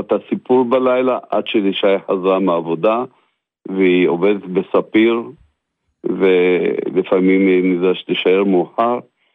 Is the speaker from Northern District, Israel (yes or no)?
yes; Northern District, Israel; אני בא מהגליל, אני תושב יסוד המעלה